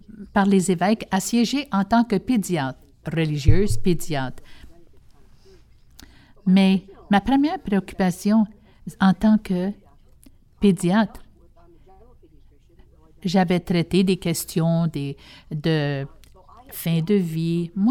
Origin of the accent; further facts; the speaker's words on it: United States; French is a second language; parce que moi, je suis américaine